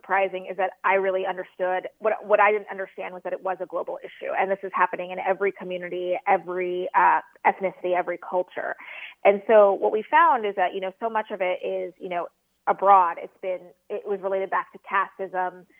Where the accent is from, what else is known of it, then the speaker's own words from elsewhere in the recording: Laredo, Texas, United States; And, you know, I grew up in South Texas on the border of Laredo, on the border of Texas and Mexico, and Laredo, where all I did was go swimming.